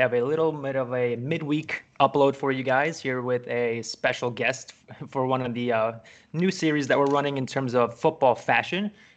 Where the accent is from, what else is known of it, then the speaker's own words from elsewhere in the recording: Poland; moved away; when I was still living in Poland. So I was born and raised in Poland.